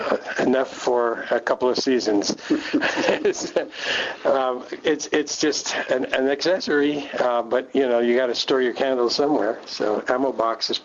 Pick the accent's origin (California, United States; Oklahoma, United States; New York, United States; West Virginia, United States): New York, United States; New York City; growing up in New York City and having neighbors with numbers on their arms